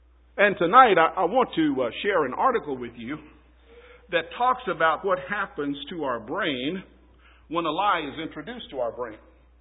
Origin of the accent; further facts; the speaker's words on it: Florida, United States; You know, when I grew up in South Florida, guys used to pride themselves on how good their rap was.